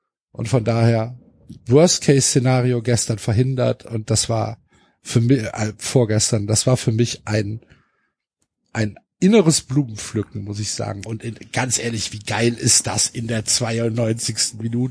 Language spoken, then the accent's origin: German; Cologne, North Rhine-Westphalia, Germany; als Kölner ist das nochmal was anderes.